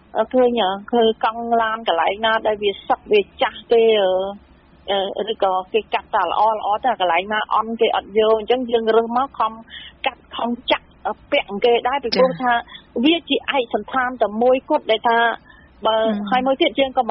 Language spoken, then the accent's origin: Khmer; Prey Veng, Cambodia; ដោយសារយើងជាអ្នកព្រៃវែង